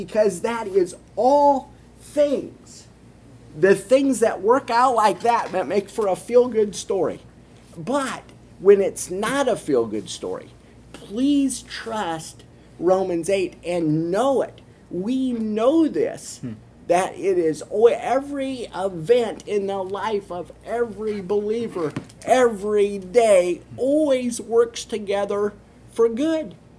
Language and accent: English; Nebraska, United States; And I look back, and I'm from Nebraska.